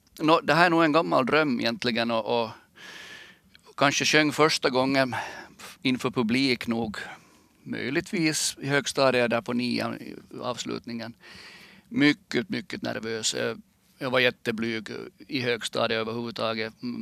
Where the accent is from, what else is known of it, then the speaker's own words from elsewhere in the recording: Österby, Sweden; lite speciell uppväxt när man har bott mer på en bensinstation än hemma i Österby som vi bodde då.